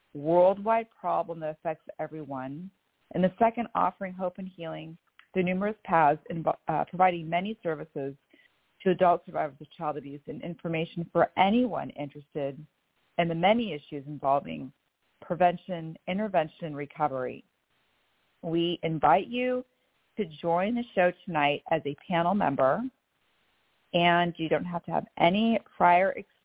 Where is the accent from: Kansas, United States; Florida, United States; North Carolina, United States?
Florida, United States; Sarasota; also born or lived in Bellevue; I am from Sarasota, Florida, and Bellevue, Washington.